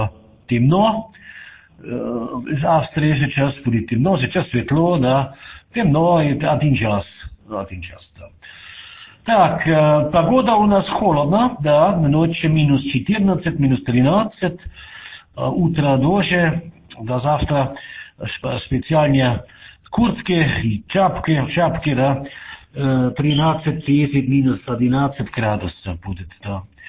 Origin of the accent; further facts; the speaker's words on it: Moscow, Russia; Russian is a second language; Я пилот из Москвы.